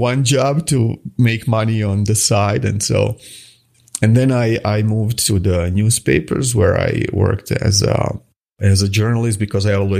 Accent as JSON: {"language": "English", "country": "Croatia", "said": "I come from Croatia, which went through an armed conflict, a war in the 90s, and I was just a kid at that time."}